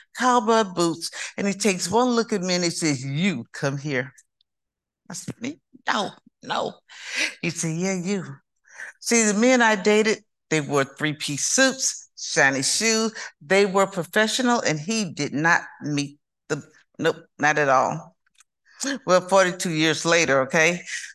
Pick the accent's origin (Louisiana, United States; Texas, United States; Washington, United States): Texas, United States; Houston; accent: southern drawl; I'm a native Houstonian, as can you tell my southern drawl? I'm from Texas, the big state of Texas. I'm a native Houstonian. I was born in Houston, Texas, and I grew up in the projects called Fillfort.